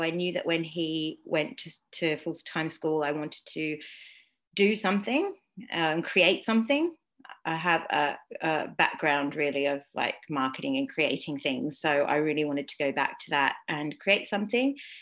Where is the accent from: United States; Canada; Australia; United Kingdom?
Australia; growing up in Australia in the 70s and the 80s